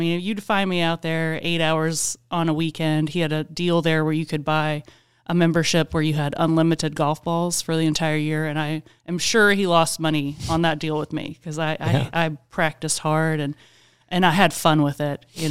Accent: Texas, United States; moved away as an adult; So I'm from Texas. I've moved up here about 6.5 years ago. My first time actually to live outside of Texas.

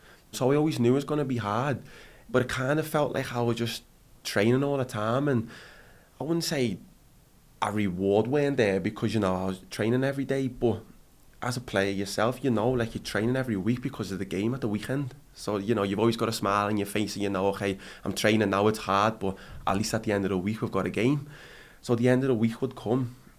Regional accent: Liverpool, North West England, United Kingdom; I'm a Scouser. It was always my dream to play here.

